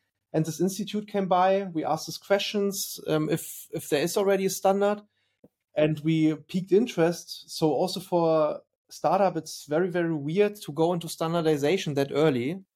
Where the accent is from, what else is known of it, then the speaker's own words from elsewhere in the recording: Germany; I'm from Germany and we are a bit overregulated everywhere.